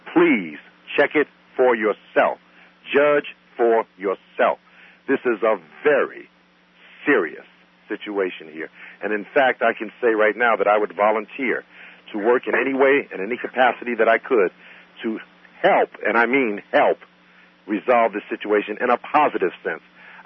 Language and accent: English; New York, United States; I have been looking very closely at these problems in New York because I'm from New York and I know a lot of the people involved.